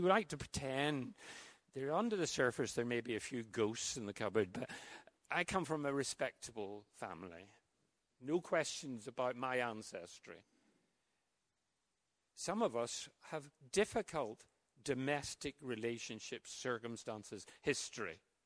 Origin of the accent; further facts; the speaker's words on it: Strabane, Northern Ireland, United Kingdom; And I said, "I'm from Strabane." Strabane is a small town in the west of Ireland.